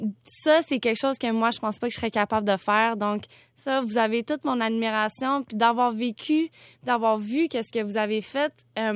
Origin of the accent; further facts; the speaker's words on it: Montreal, Quebec, Canada; Moi, mes parents, ils sont nés ici. Donc, moi, j'ai grandi ici au Canada.